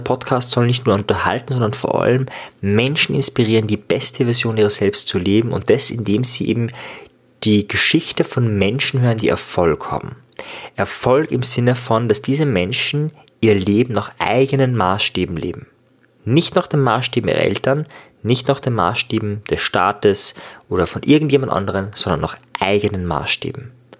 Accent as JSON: {"language": "German", "country": "Austria", "accent": "Austrian", "said": "ich komme aus Österreich"}